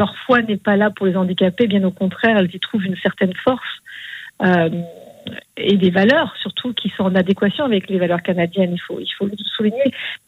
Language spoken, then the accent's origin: French; France; Moi, je suis française